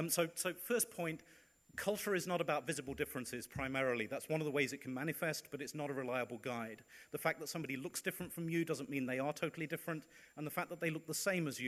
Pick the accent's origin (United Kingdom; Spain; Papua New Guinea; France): United Kingdom; now in United States; I'm British by origin. I teach in an American university. And when I first moved to the Midwest, I don't look very different from the people in my university.